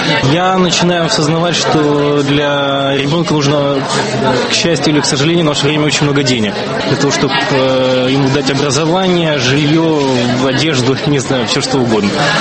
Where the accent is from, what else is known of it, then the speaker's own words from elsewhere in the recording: Odesa, Odesa Oblast, Ukraine; now in Prague, Czechia; Я сам из Одессы, и мне очень не хватает моря вот в этой стране.